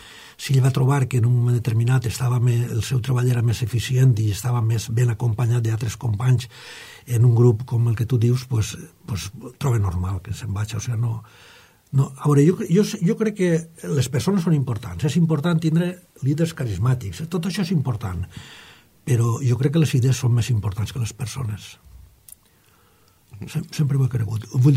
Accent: Gandia, Valencian Community, Spain; que jo soc de Gandia

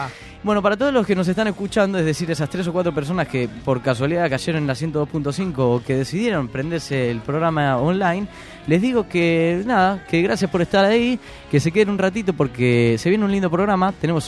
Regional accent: Argentina; Se nota que no hablo muy bien el valenciano, ¿no? Nota que soy argentino.

